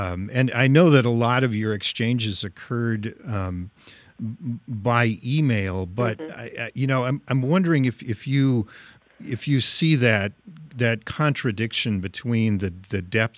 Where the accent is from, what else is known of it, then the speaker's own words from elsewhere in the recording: Midwest, United States; I should say I'm from the Midwest too, so I fully understand what you're saying.